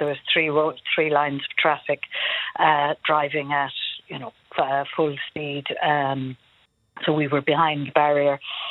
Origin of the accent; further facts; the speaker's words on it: Spanish Point, Munster, Ireland; now in Brussels, Belgium; I'm from County Clare, but I live in Brussels. I'm from Spanish Point.